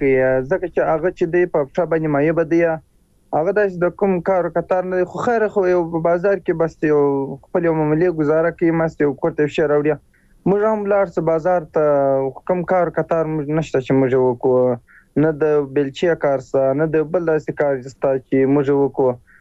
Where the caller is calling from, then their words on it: Musa Qala, Helmand, Afghanistan; زه په هلمند کې یم، په هلمند کې په مساکلا ولسوالۍ کې یم.